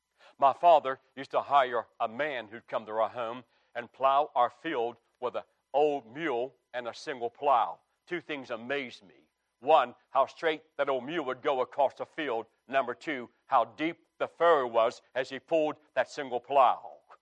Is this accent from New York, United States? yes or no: no; West Virginia, United States; now in South Carolina, United States; Well, I'm from West Virginia, and I love the state of West Virginia. I now live in South Carolina, and I love the state of South Carolina.